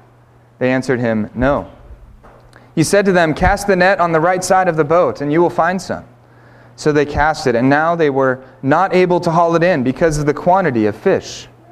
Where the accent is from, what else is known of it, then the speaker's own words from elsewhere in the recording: Seattle, Washington, United States; My wife and I are both from the Pacific Northwest. I grew up in the Seattle area primarily, and she's from Seattle and Issaquah.